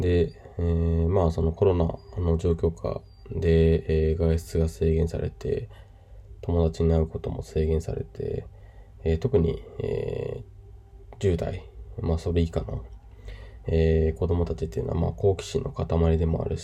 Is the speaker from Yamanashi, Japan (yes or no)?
yes; Yamanashi, Japan; 私の地元の山梨とかのニュースでもあったんですけど